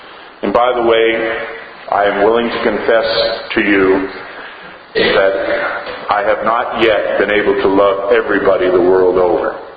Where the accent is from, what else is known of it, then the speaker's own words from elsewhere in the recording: New Hampshire, United States; also born or lived in Massachusetts; I was born in Massachusetts. But remember, you're Christians, you still have to love me anyway. But I did spend part of my growing up in the seacoast of New Hampshire.